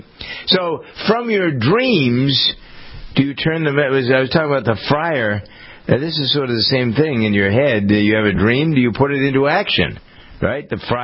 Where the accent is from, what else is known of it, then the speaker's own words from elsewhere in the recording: Framingham, Massachusetts, United States; the guy in charge of our detective bureau here in my hometown of Framingham, we talked for about an hour about what the crime rate is here and how it has changed, because we both grew up in Framingham.